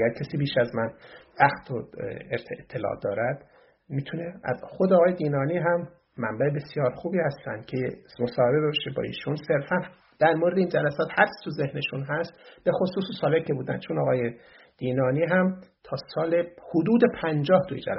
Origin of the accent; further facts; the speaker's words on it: Iran; moved away; این 12 سالم که دور از ایران هستم،